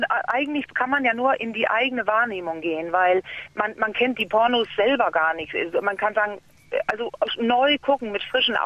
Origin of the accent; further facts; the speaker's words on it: Denmark; German is a second language; Nein, gerade darüber nicht, weil ich bin ja Dänin.